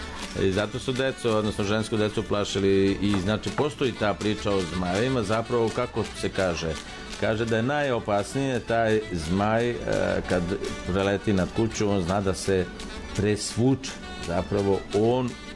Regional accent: Magudica, Moravica District, Serbia; ja sam iz Magudice, mada nove generacije, vreme čini svoje, kažu da smo iz Milanovca

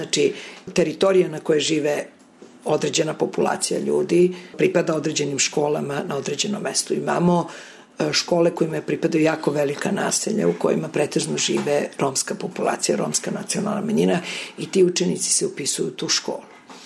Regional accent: Serbia; Kod nas u Srbiji su na teritoriji različite jako situacije

